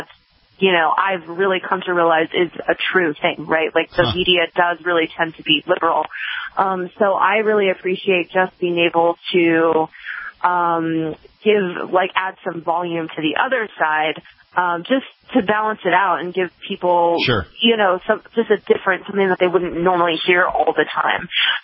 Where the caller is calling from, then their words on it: Washington, District of Columbia, United States; I am calling in from Washington, D.C.